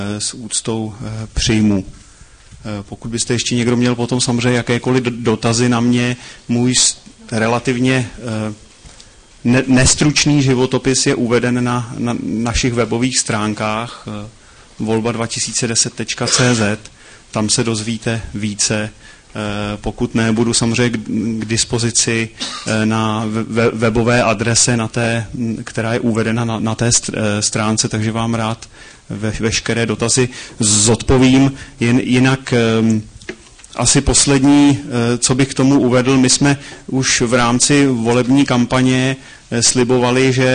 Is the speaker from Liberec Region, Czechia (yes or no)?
no; Kobylisy, Prague, Czechia; v Ďáblicích, jsem od roku 2008, původně jsem z Kobylis, vzdálen jsem byl necelé 2 kilometry, tedy od bydliště, kde teď se zdržuji.